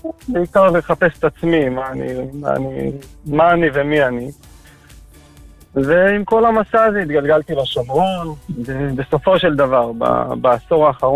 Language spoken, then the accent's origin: Hebrew; Bnei Brak, Tel Aviv District, Israel; אני גדלתי בבני ברק